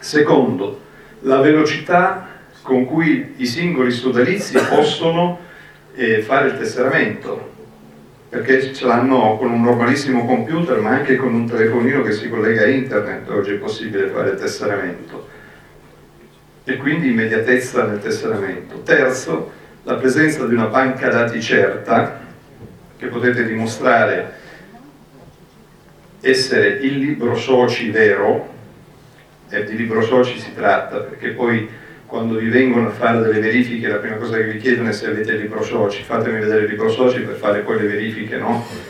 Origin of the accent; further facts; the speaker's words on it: Forlì, Emilia-Romagna, Italy; io vengo da Forlì